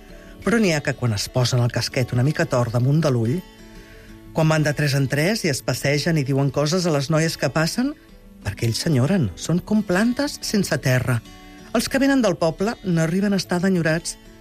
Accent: Catalonia, Spain; Som catalans

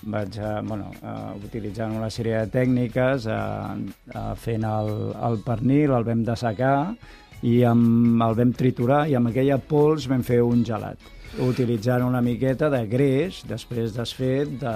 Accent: Badalona, Catalonia, Spain; Compte que sóc de Badalona, a Alella ho tenim molt a prop

